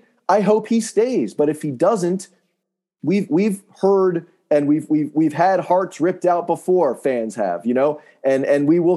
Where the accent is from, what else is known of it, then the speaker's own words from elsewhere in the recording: Bowie, Maryland, United States; So like, I grew up in Bowie, and I loved the Orioles.